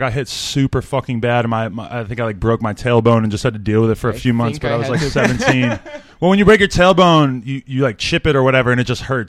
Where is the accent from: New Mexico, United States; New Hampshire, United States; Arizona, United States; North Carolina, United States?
New Hampshire, United States; Nashua; Well, I'm from Nashua, New Hampshire, which is about 30 minutes outside Boston.